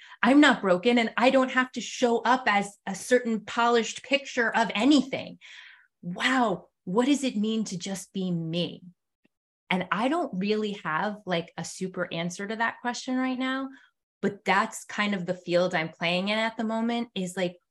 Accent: Asheville, North Carolina, United States; I am from Asheville, North Carolina.

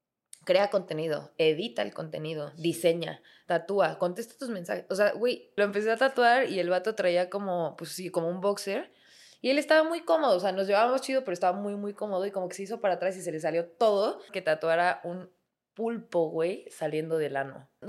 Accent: Mexico City, Mexico; Soy chilanga, okay. Sí. Tal vez vine cuando estaba muy chiquita

